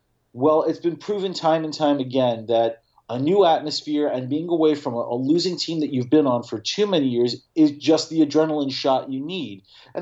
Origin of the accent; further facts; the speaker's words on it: Brooklyn, New York, United States; born there; You know, I don't care that I was born in Brooklyn.